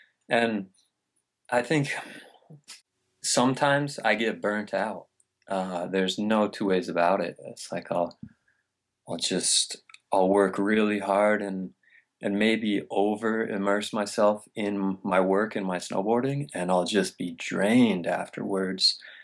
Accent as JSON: {"language": "English", "region": "Vermont", "country": "United States", "tie": "born or raised there", "said": "I grew up in Vermont and I was always playing sports, baseball, soccer, basketball."}